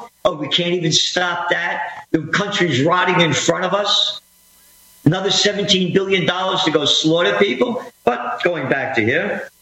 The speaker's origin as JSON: {"language": "English", "country": "United States", "said": "I'm an American."}